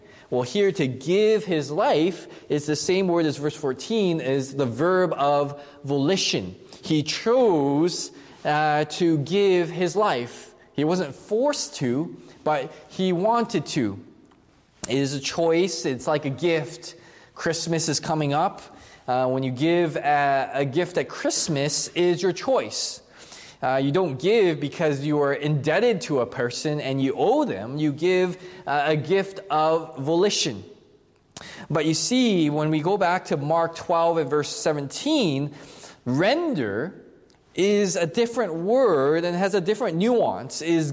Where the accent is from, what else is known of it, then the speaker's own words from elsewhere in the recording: Canada; Not only that, as a Canadian citizen, I learned this when a friend was taking their citizenship test